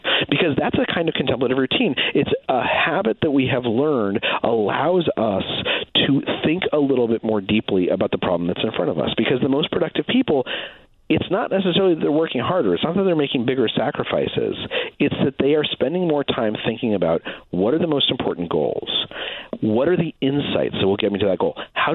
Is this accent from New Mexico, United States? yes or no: yes; Albuquerque, New Mexico, United States; I grew up in Albuquerque, New Mexico.